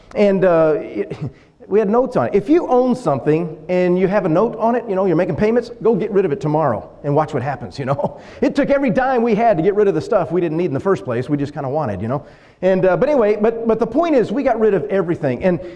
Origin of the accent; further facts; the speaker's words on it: Texas, United States; But we're from South Texas. Now, we show pictures like this to our family.